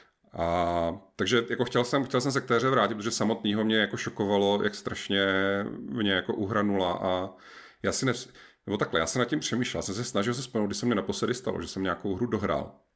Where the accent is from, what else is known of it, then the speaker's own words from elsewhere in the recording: Olomouc Region, Czechia; protože já jako člověk, který část dětství strávil na horách, v Jeseníkách, tak prostě já mám obrovský jako vztah k horské přírodě